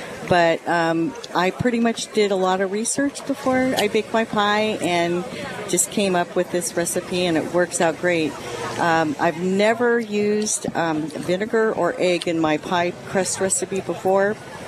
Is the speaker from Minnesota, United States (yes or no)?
no; Petaluma, California, United States; also born or lived in various; I grew up, my dad was in the military, and so I kind of grew up all over, but I landed in Petaluma, California, and my grandmother from Larkspur taught me how to do the crust